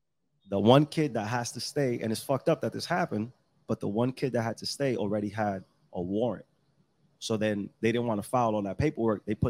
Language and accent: English; Brooklyn, New York, United States; I was born between the ages of like 0 and 6. I lived in Kings Highway.